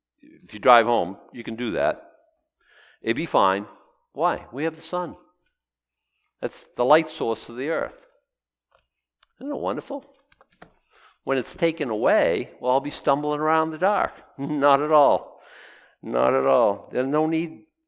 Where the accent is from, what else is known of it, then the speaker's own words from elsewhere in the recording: Boston, Massachusetts, United States; the 8-year-old boy growing up in Boston who just, if it's a statue, bow down, genuflect